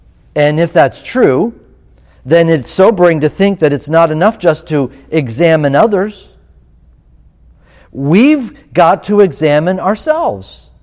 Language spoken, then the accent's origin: English; Florida, United States; Growing up in Florida, there were times when I was walking somewhere and there was a fruit tree